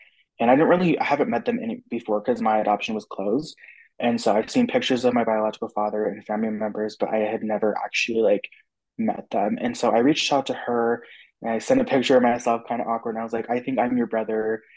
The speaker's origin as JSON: {"language": "English", "town": "St. George", "region": "Utah", "country": "United States", "tie": "born or raised there", "said": "But yeah, so growing up in St. George was really, really great and everything."}